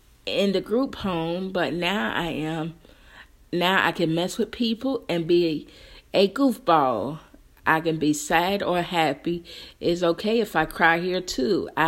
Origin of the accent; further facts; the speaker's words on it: Durham, United States; I grew up in Durham with my grandmother … She raised me, loved me, and cared about me.